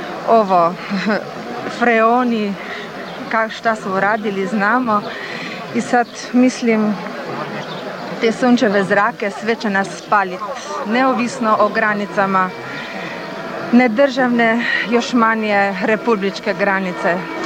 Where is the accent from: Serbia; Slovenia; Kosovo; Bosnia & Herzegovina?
Slovenia; Serbian is a second language; now in Trbovlje, Slovenia; ja sam Slovenka.